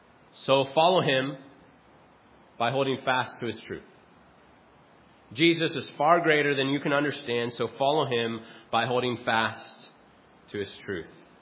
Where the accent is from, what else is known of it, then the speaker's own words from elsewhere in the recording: Phoenix, Arizona, United States; I grew up in Phoenix, which perhaps as a result, I'm very partial to the beauty of the Grand Canyon, which is in my state, of course.